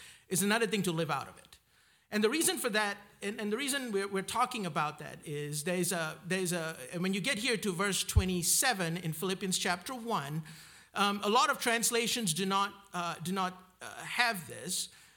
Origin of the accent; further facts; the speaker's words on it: Malaysia; now in United States; I am a Malaysian citizen by birth. I still am. I have been a permanent resident in the United States for the last, it's been a while.